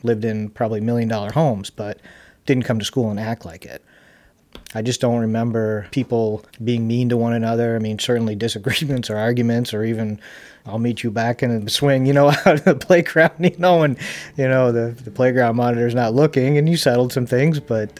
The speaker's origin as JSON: {"language": "English", "town": "Charlotte", "region": "North Carolina", "country": "United States", "tie": "born or raised there", "said": "one of the fondest memories I have of us growing up in Charlotte and going to CCS"}